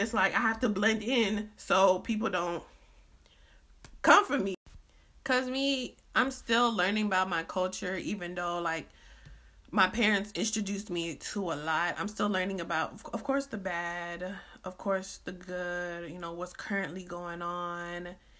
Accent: United States; Cause I mean, it's part of me, you know, I grew up in America. It's part of me. I mean, there's a reason why my family came to America.

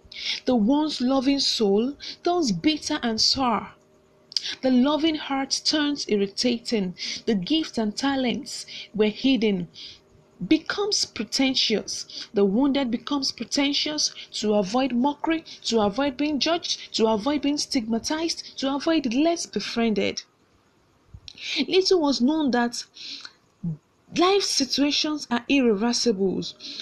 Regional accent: Nigeria; I'm a contestant from Nigeria

